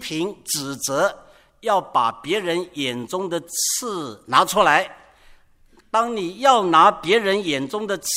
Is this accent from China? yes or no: yes; China; 我们中国人爱吃臭豆腐，然后非要老外吃臭豆腐